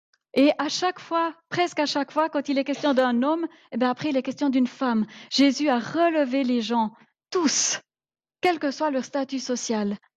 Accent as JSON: {"language": "French", "country": "Switzerland", "said": "C'est parce qu'en tant que Suisse, on est riche."}